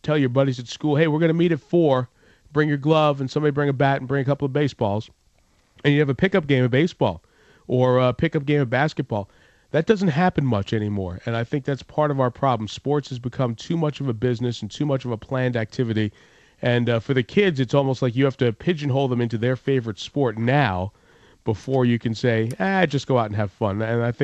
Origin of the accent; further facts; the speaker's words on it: New York, United States; growing up in New York, Marv Albert was a very famous sportscaster